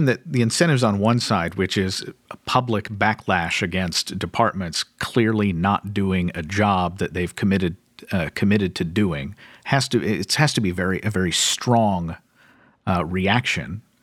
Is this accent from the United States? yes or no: yes; Kentucky, United States; This has been a problem both in my home state of Kentucky.